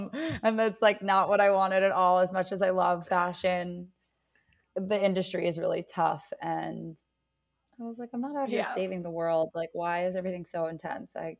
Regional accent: Brooklyn, New York, United States; I grew up in Bay Ridge, actually. So like … like Wolf of Wall Street.

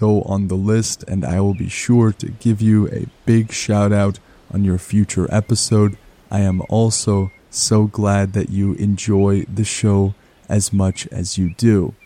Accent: Canada; or about the fact that I am a Canadian, those are things that I can't really help.

